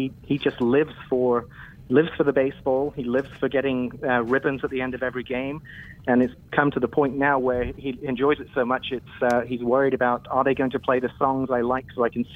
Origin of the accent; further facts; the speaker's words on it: England, United Kingdom; I'm from England, so I had no clue what baseball was anyway